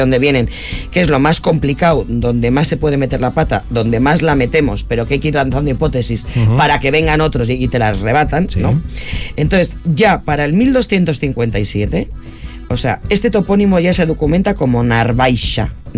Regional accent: Basque Country, Spain; como vasca

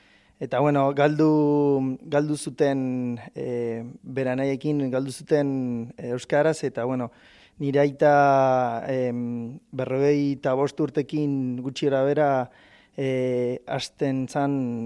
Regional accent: Bahía Blanca, Buenos Aires Province, Argentina; Basque is a second language; Baia Blancakoa, Buenos Airestik 700 kilometrok hegoaldea.

